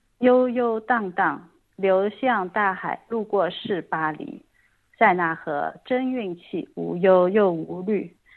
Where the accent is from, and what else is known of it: China